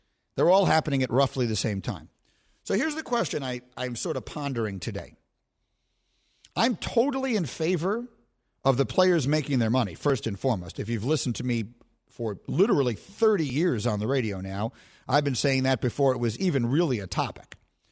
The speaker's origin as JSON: {"language": "English", "town": "New York City", "region": "New York", "country": "United States", "tie": "born or raised there", "said": "again, I grew up in New York City. I was not a huge fan of college sports because in New York City you have pro teams in every sport that you care about."}